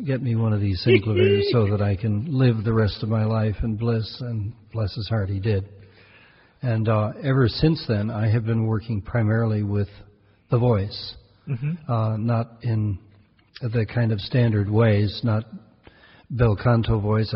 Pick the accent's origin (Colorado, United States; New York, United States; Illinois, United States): Illinois, United States; Evanston; moved away as an adult; also born or lived in Massachusetts / San Francisco / Germany / New Jersey; now in Vermont, United States; I was raised in outside of, I grew up outside of Chicago, Evanston. Went to school in Massachusetts and lived in San Francisco and then lived in Germany and then in New Jersey and then came up here.